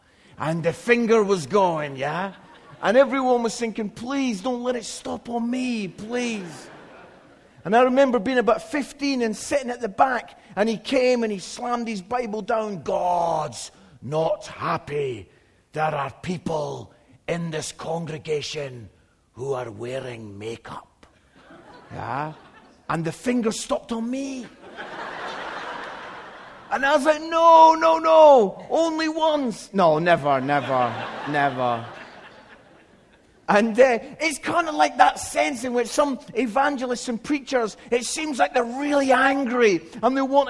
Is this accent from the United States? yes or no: no; Scotland, United Kingdom; I'm Scottish. I don't know if that took you a few minutes to get that, but I'm Scottish.